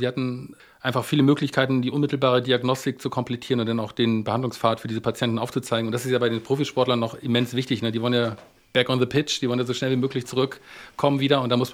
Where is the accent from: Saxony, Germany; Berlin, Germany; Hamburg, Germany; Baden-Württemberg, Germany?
Hamburg, Germany; born there; Ja, ich bin gebürtiger Hamburger.